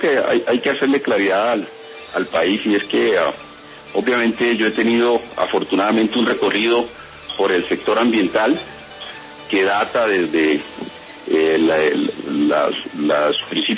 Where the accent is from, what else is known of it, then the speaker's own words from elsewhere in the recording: Andagoya, Chocó, Colombia; fue a mi pueblo, a Andagoya, en el centro de la selva, allá en el Chocó, un pueblo minero